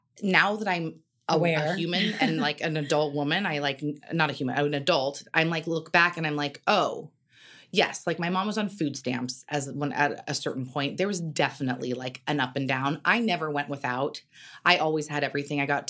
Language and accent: English; Carmel, California, United States; I grew up in Carmel.